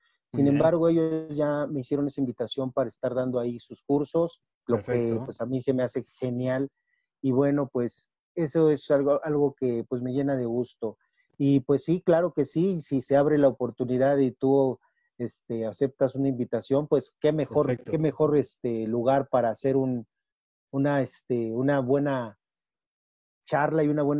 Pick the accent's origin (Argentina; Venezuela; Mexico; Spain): Mexico; quizás está mal que lo diga yo porque soy mexicano